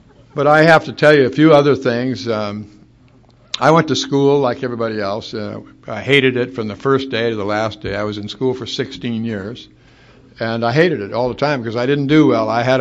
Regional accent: Sioux City, Iowa, United States; ended up enrolling in the University of South Dakota, which is nearer to my hometown, Sioux City, but it's not nearly as good a school as Creighton

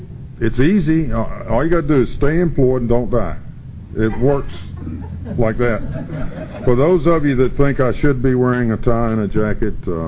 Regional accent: North Carolina, United States; probably 45 or 50 years ago in my home state of North Carolina

